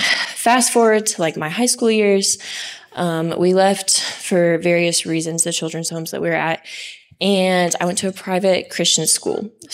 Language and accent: English; Georgia, United States; I'm from North Georgia, and I'm a wrangler this summer on the other side of camp